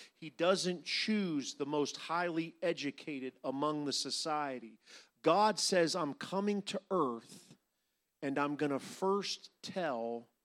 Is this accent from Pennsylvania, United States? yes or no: no; Niles, Ohio, United States; I could take you to the house that I grew up in Niles, Ohio.